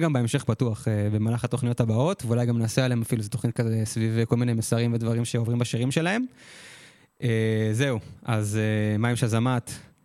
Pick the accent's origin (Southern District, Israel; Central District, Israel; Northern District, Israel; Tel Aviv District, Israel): Northern District, Israel; Gesher HaZiv; אני במקור מגשר הזיף, שזה ליד נהריה.